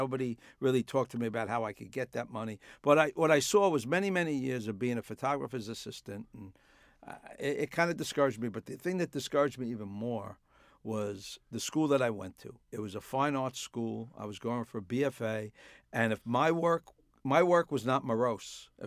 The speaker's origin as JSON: {"language": "English", "town": "Brooklyn", "region": "New York", "country": "United States", "tie": "born or raised there", "said": "I grew up in what they now call Kensington."}